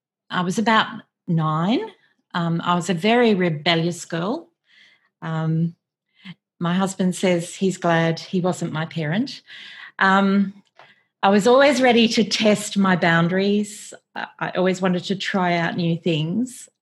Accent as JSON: {"language": "English", "country": "Papua New Guinea", "tie": "born or raised there", "also_born_or_lived": "United Kingdom / Australia", "lives_now": "Singapore", "said": "Yes, we're living in Singapore at the moment, but I've lived a bit of a gypsy life. I was born in Australia, but I grew up in Papua New Guinea and the United Kingdom. And then I returned to Australia for uni"}